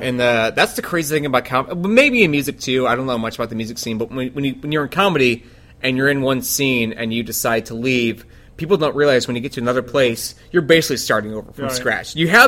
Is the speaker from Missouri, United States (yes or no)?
yes; St. Louis, Missouri, United States; I was born in St. Louis. I was born here 1981, and I believe it was Kirkwood Hospital. That's where I was born. And I lived here until I believe I was 26, I think.